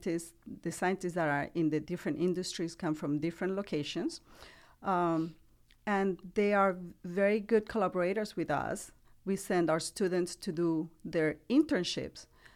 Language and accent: English; Bolivia; English is a second language; also born or lived in Venezuela / Brazil; I was born in Venezuela, grew up in Bolivia, but did all of my studies in Brazil.